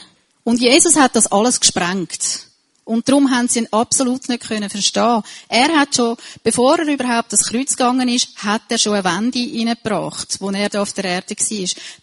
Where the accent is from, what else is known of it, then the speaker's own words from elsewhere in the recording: Zürich, Zurich, Switzerland; weil wir sind beide in Zürich aufgewachsen, in der Stadt Zürich